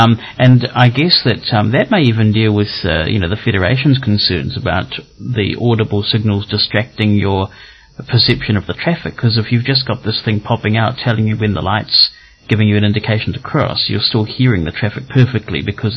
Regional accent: New Zealand; one of the impressive things for me as a New Zealander going to the US

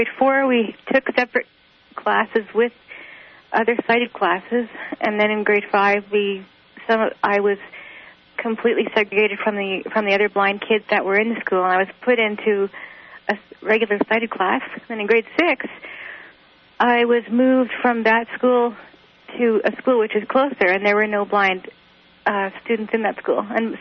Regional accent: Calgary, Alberta, Canada; born or raised there; also born or lived in Saskatoon

